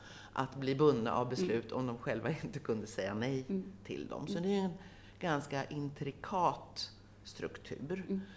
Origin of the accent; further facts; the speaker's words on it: Stockholm, Stockholm County, Sweden; born there; Jag har värmländska rötter men jag bor född i Stockholm som hörs på min dialekt.